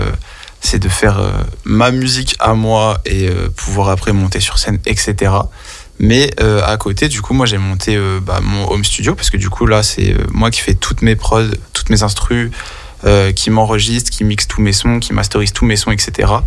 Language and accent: French; Auvergne-Rhône-Alpes, France; now in Grenoble, France; je suis un artiste de Grenoble. Enfin, à la base, je viens de la Drôme. Mais voilà, là, ça fait plusieurs années que je suis sur Grenoble.